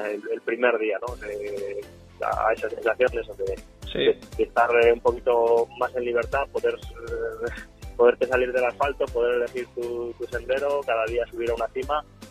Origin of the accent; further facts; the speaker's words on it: Burgos, Castile and León, Spain; moved away; Yo soy de Burgos, hacía atletismo y me desplacé al Pirineo precisamente para hacer esquí